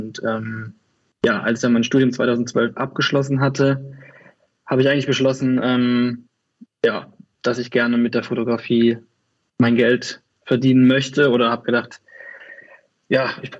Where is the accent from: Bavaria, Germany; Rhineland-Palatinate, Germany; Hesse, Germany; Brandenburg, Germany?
Rhineland-Palatinate, Germany; Kaiserslautern; now in Cologne, Germany; ich komme aus Köln, also ursprünglich komme ich aus Kaiserslautern, aber bin seit 17 Jahren in Köln, von daher stelle ich mich immer als Kölner vor.